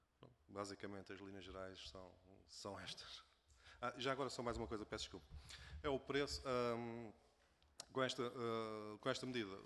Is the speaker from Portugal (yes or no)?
yes; Lisbon, Portugal; ou se calhar eu sinto mais em Lisboa porque sou de Lisboa